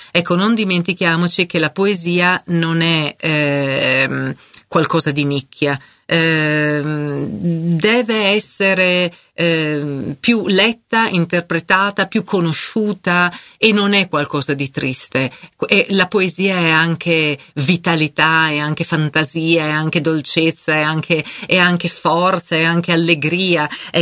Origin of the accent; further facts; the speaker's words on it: Brescia, Lombardy, Italy; io sono bresciana di origini